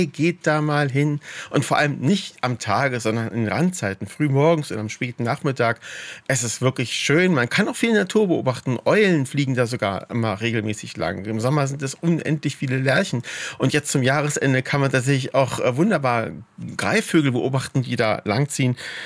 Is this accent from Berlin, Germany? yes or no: yes; Berlin, Germany; als Berliner, man muss da gar nicht erst rausfahren, sondern kann in die Stadt reingehen